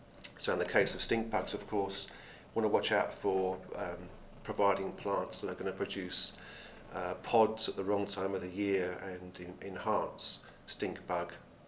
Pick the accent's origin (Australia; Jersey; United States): Australia; I'm actually from Australia, not New Zealand. I work now at Charles Sturt University in New South Wales.